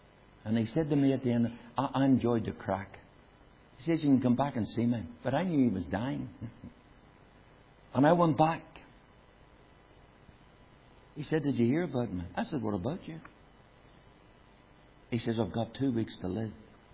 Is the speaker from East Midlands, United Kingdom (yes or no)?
no; Belfast, Northern Ireland, United Kingdom; when I was growing up in Shankill after I got saved